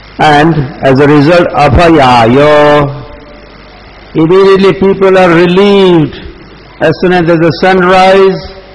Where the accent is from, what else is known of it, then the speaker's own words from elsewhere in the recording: India; I have Indian passport. I am Bharatiya. I am Indian.